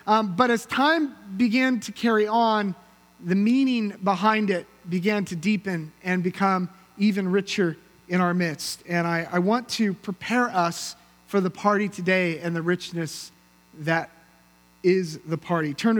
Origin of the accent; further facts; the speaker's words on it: California, United States; And for me as a Californian, that was, you know, cute and fun.